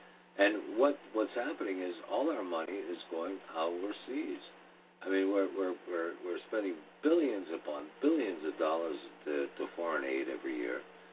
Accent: United States; for us to be sitting here, you know, as American citizens, and to be looking at this kind of atrocities happening everywhere

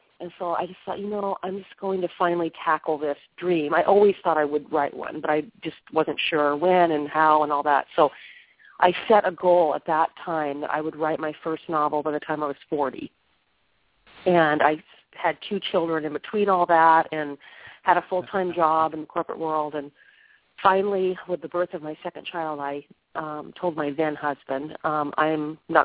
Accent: Oregon, United States; I moved back up to the Northwest. I'm from Oregon, and I was very homesick when I lived in Los Angeles

